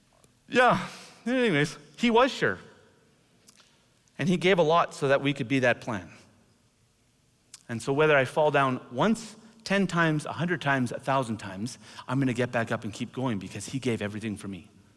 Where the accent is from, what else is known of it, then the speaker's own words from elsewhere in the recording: Canada; now I'm going to be careful on saying this because I am Canadian still.